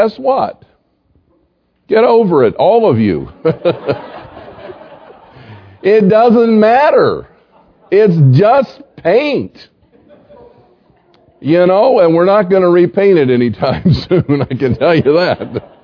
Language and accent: English; the South, United States; I grew up in the South, and I worked among Southern Baptists in the South in little churches for a while.